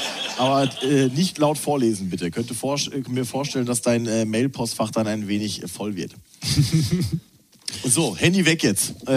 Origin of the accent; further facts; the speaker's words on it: North Rhine-Westphalia, Germany; da, wo ich aufgewachsen bin, im Ruhrpott